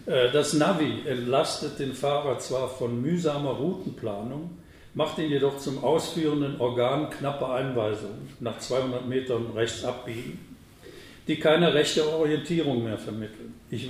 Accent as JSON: {"language": "German", "town": "Nuremberg", "region": "Bavaria", "country": "Germany", "said": "Ich komme aus Nürnberg, wo es schon die führerlose U-Bahn gibt."}